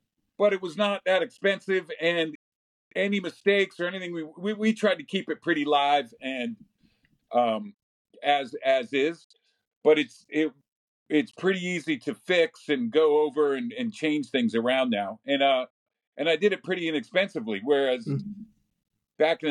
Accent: Princeton, New Jersey, United States; And I grew up in Princeton, New Jersey. There was a great like import record store

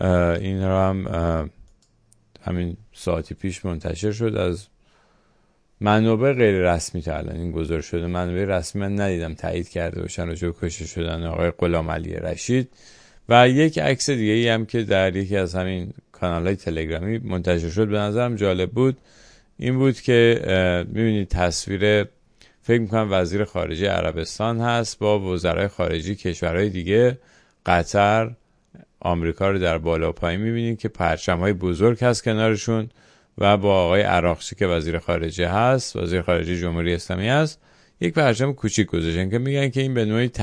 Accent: Iran; من به عنوان یه ایرانی هیچ وقت دوست ندارم که روی کشورم بمب ریخته بشه

